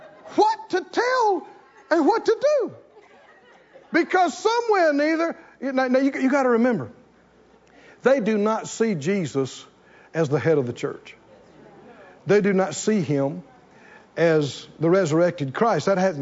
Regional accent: the South, United States; I come from the South. We grew up on a farm. We had cotton fields. We had corn fields. We had bean fields.

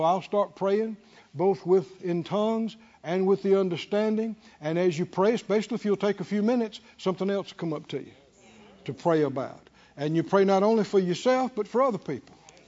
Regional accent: Mississippi, United States; I remember myself as a young man back in my home state of Mississippi

